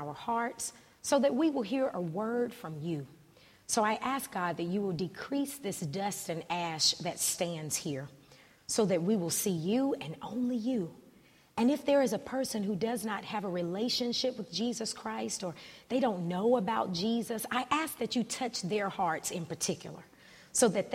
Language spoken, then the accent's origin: English; Winston-Salem, North Carolina, United States; I'm originally from Winston-Salem, so he's traveling here from there.